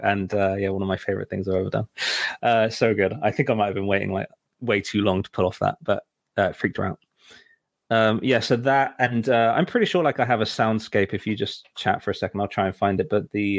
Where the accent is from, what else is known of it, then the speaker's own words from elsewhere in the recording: Swindon, South West England, United Kingdom; Oh, that's the Swindon town. That's my hometown where I'm living right now.